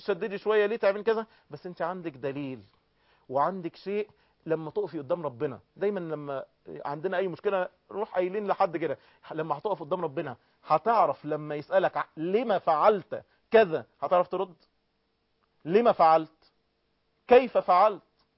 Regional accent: Egypt; يعني أنا قاعد كده دلوقتي بعد الظهر عندنا في مصر

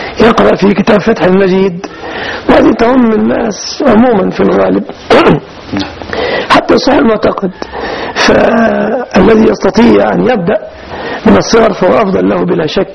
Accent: Egypt

